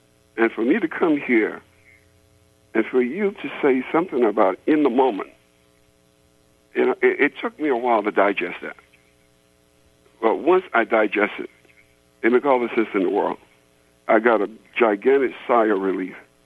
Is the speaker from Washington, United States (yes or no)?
no; South Carolina, United States; also born or lived in Jacksonville, Florida; I was born in Jacksonville, Florida, and I grew up on my grandmother's farm in South Carolina, in the country.